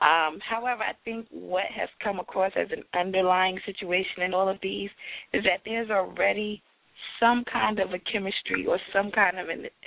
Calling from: New Jersey, United States; I'm calling from New Jersey.

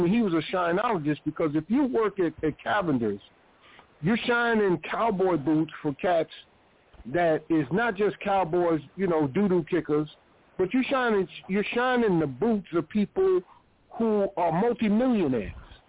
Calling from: Houston, Texas, United States; I'm calling from Houston, Texas.

